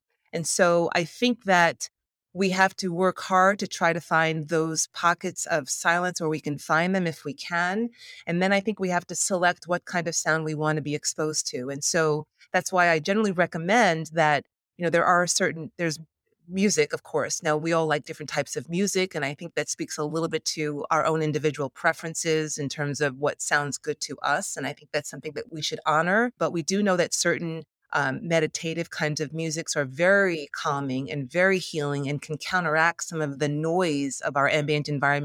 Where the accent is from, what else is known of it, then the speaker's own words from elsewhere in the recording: New York, United States; I mean, I'm a New Yorker, so I speak, I know this.